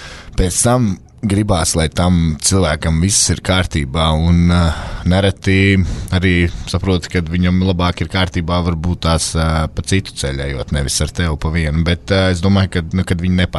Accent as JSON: {"language": "Latvian", "town": "Sabile", "region": "Talsi Municipality", "country": "Latvia", "said": "no Sabeles."}